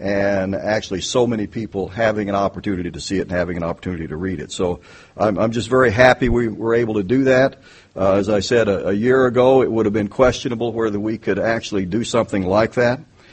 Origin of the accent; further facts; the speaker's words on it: the South, United States; Well, I grew up in the South as well